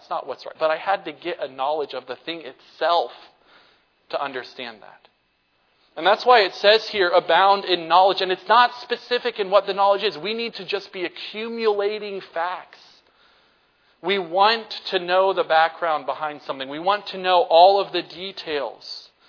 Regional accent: North Carolina, United States; there are waterfalls all around where I grew up in North Carolina.

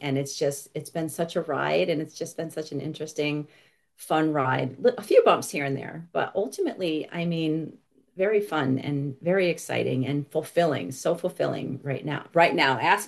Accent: Connecticut, United States; now in Vermont, United States; So I live in Vermont. I grew up in Connecticut

